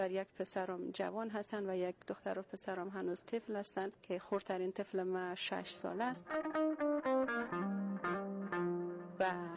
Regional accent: Bamyan, Afghanistan; بعد از اینکه من دور مهاجرت آمدم به کشور خودم، آمدم باز رفتم به ولایت خودم در بامیان

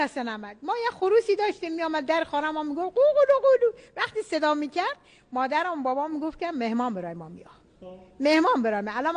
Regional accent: Iran; ما ایرانیم، بهترین ایران داریم.

